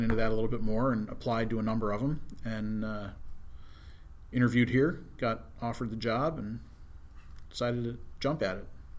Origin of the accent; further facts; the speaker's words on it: Fayetteville, New York, United States; My Eagle project was some beautification on the grounds of the church and grade school that I grew up in Fayetteville, New York.